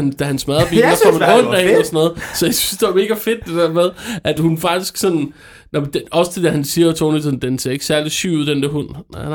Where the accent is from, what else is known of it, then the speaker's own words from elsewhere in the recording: Sorø, Zealand, Denmark; Nu har jeg lige været hjemme i Sorø på dag.